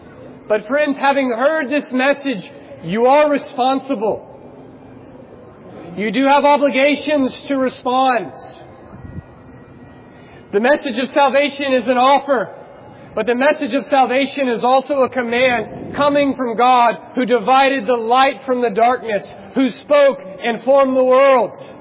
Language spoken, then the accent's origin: English; United States; I'm from America, and I'm here to come.